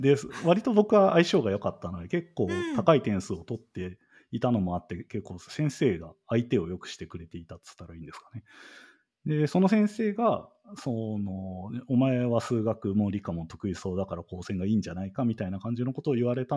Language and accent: Japanese; Kitakyushu, Fukuoka, Japan; そうですね、出身は福岡県の北九州市ですね。